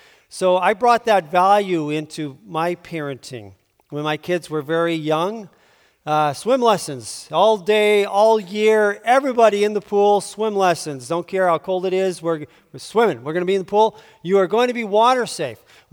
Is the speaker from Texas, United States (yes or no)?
no; San Diego, California, United States; From San Diego. And growing up in San Diego, my parents wanted their kids to be water safe.